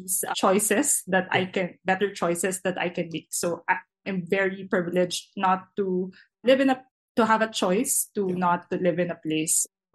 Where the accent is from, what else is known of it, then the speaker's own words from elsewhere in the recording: Philippines; as a Filipino